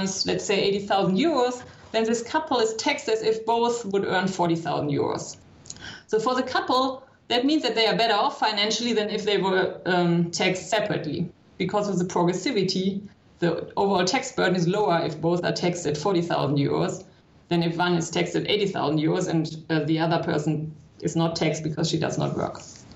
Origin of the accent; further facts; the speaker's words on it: Germany; English is a second language; also born or lived in United States; I grew up in Germany. I live in Germany now, but I studied and worked for 10 years in the US.